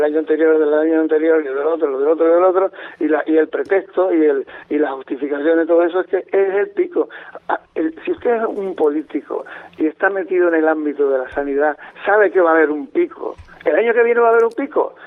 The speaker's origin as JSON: {"language": "Spanish", "region": "Canary Islands", "country": "Spain", "said": "para mi tierra, para la Isla del Hierro"}